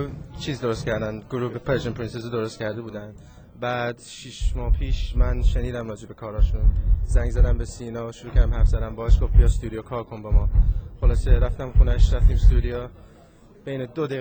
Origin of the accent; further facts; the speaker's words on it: England, United Kingdom; also born or lived in Tehran, Iran; منم که 3 سالم بود از تهران اومدم انگلیس